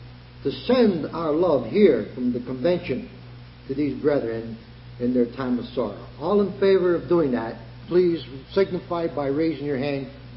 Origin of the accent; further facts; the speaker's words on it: Vermont, United States; Originally I'm from the Green Mountain, the Blue Mountain State, the Green Mountain State, Vermont.